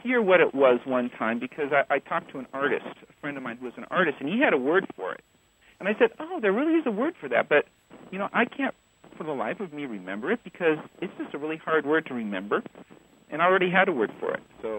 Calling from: Dallas, Texas, United States; I'm calling from Dallas, Texas.

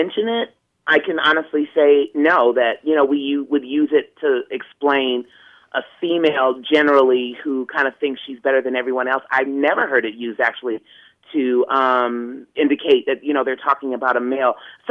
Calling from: Los Angeles, California, United States; I'm actually calling from Los Angeles, but I live in Chula Vista, California.

